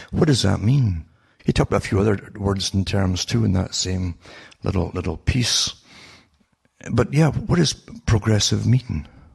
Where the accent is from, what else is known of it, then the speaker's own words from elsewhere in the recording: United Kingdom; I knew it in Britain, growing up in Britain.